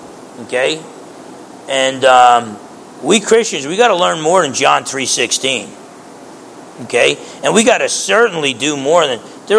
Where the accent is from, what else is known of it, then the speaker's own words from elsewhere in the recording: United States; I'm an American, man. I'm a spoiled brat.